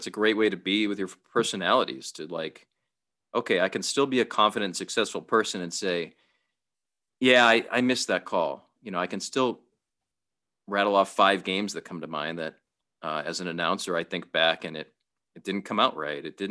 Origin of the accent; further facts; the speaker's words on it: Massachusetts, United States; Yeah, this is going to sound random. I'm from Massachusetts